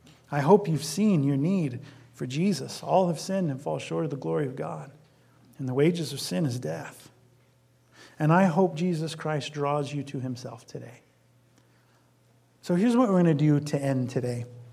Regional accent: Illinois, United States; And so I grew up right outside Chicago, went to a public school right outside Chicago.

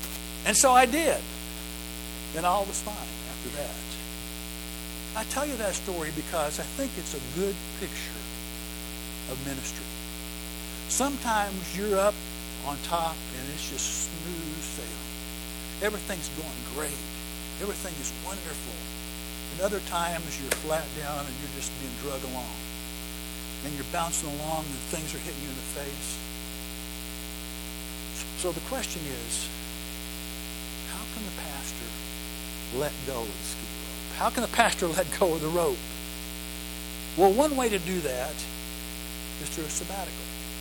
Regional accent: Missouri, United States; But I grew up in Missouri. My dad was a construction engineer. We moved around a lot. I lived in five different towns and cities in Missouri growing up.

